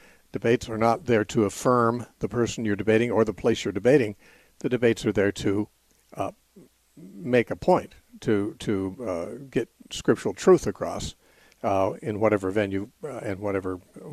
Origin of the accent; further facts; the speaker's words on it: West Coast, United States; He comes from the East Coast. I come from the West Coast.